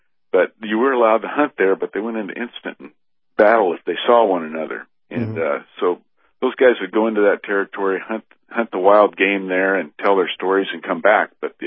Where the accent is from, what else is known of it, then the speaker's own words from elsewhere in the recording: Juneau, Alaska, United States; I was raised in Southeast Alaska in Juneau, but I hunted in ran around in the interior as a youth.